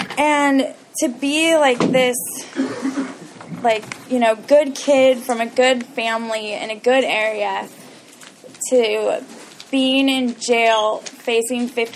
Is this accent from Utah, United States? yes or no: no; Walnut Creek, California, United States; So I was born in Walnut Creek. I grew up there. I'm an only child